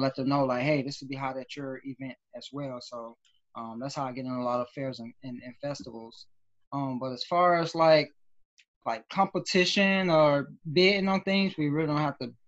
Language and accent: English; Florida, United States; like I said, I'm originally from Florida. So when I get on Facebook, everybody I know is from Florida.